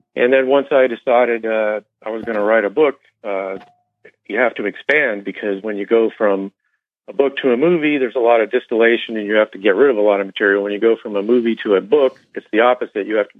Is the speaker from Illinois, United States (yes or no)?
no; Pennsylvania, United States; I had a very dramatic UFO sighting when I was a little boy in growing up in the Pennsylvania countryside